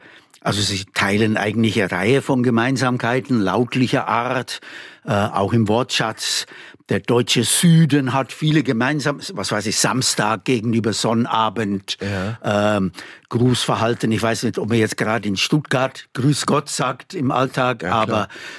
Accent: Skipton, Yorkshire and the Humber, United Kingdom; German is a second language; Ich bin aus Skipton in Yorkshire, Nordengland.

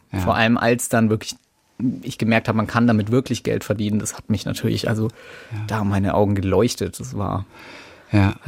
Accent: Germany; weil ich eben als Deutscher und auch in meinem Umfeld

